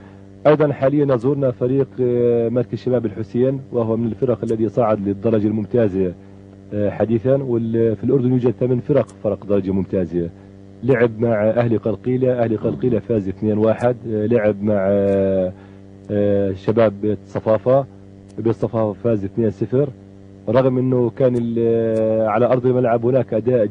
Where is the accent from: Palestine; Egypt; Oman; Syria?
Palestine; ومهما كان كإنسان فلسطيني وعاني من احتلال